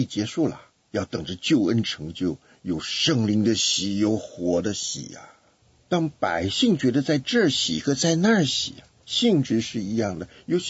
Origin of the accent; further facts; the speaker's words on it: China; 就是我们中国人所说的难听的话叫做杂种啊